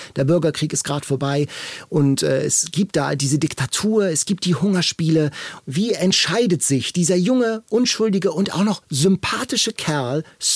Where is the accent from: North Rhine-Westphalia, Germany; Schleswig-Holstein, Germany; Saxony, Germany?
Schleswig-Holstein, Germany; Lübeck; now in Hamburg, Germany; habe mal in Franken, in Bayern studiert, bin aber froh, dass ich wiederkommen durfte. Ich komme ja aus Lübeck und Hamburg ist tatsächlich jetzt, das ist meine Heimat hier.